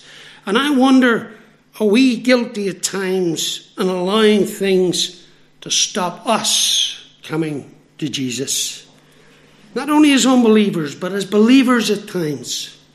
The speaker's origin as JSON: {"language": "English", "country": "Ireland", "said": "Now, I'm an Irishman, so I struggle in the sense that we don't have any snakes, so we didn't grow up being worried about them or concerned about them."}